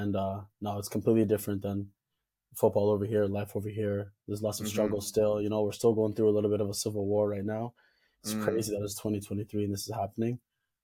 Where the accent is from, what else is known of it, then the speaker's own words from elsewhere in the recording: Canada; also born or lived in South Sudan; now in Scotland; And I was born in South Sudan, Africa. So I don't know if a lot of people know where that is. But yeah, I was born there and I immigrated to Canada when I was about 3 years old.